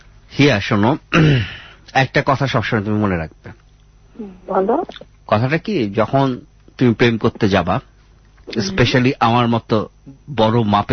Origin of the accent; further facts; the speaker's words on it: Mirpur, Dhaka Division, Bangladesh; আমি মিরপুরের ছেলে